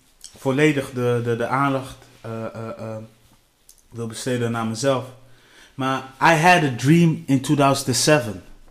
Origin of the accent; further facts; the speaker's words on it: Delfzijl, Groningen, Netherlands; in Groningen, want ik kom uit Delfzijl, hè?